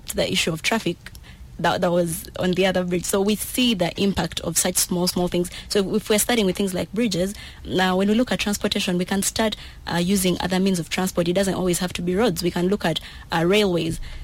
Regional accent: Eastern Equatoria, South Sudan; I'm from Eastern Equatoria. Where I'm from in my village, there's literally no network. If you want to communicate, you have to climb the mountain.

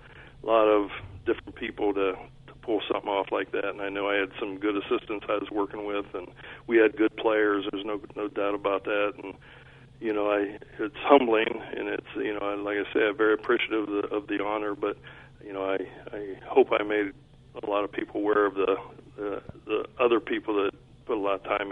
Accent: Midwest, United States; I'm from the Midwest, so the Rose Bowl's always been a big, you know, I just have always liked watching the Rose Bowl

